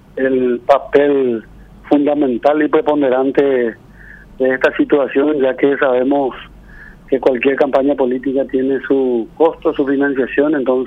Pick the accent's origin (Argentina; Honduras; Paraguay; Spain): Paraguay; Paso Yobái, Guairá; yo que soy de Paso Yovay, yo soy médico, salí al exterior, me formé y regresé, y hoy soy intendente de este lugar